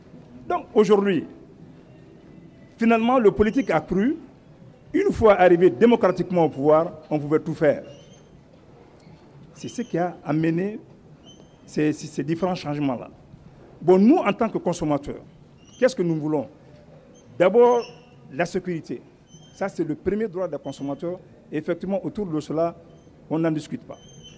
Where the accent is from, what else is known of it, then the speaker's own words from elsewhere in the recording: Mali; moi, en tant que Malien